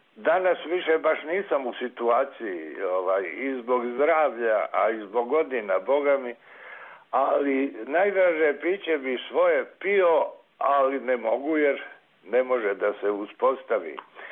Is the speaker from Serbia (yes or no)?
yes; Šabac, Mačva District, Serbia; now in Sarajevo, Bosnia and Herzegovina; Došao sam iz Šapca u Sarajevo i pošto sam prije bio na Savi kao dijete